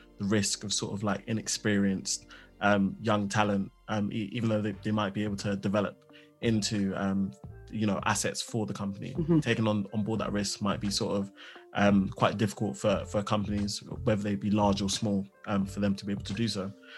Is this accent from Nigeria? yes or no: yes; Nigeria; I know myself, I'm Nigerian. One thing which is really, really amazing about my culture is that children and family like to stick together